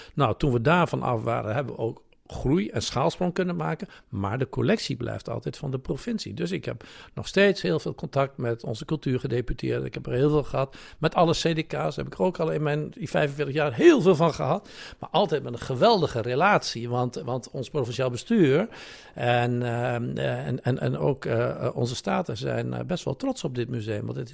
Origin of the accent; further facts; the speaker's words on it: Assen, Drenthe, Netherlands; Ik zei, nee, Drenthe. Hij zei, dan is het goed.